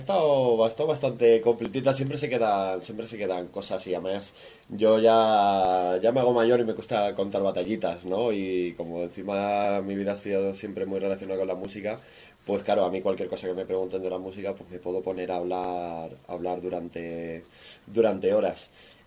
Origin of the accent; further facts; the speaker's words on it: Valencia, Valencian Community, Spain; now in Seville, Spain; yo me vine de Valencia a Jerez, a Sevilla